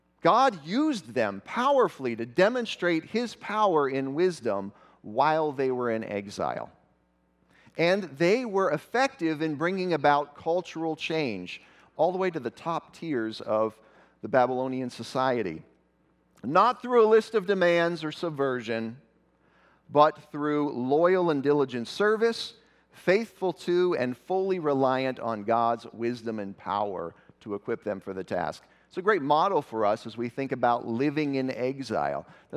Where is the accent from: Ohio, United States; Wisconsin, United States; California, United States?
Ohio, United States; now in Springfield, United States; I'm from Springfield, Missouri. I work at Evangel University, but I grew up in Northeast Ohio, and that is home for me.